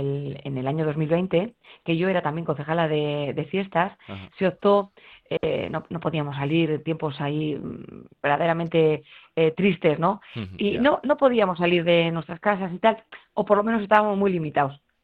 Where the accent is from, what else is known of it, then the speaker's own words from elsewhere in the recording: Muskiz, Basque Country, Spain; Y somos de Múzquiz, que no de Bilbao.